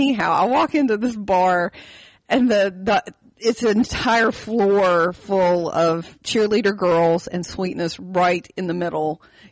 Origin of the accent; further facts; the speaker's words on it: West Virginia, United States; My hometown is small. Very small town. Southern West Virginia.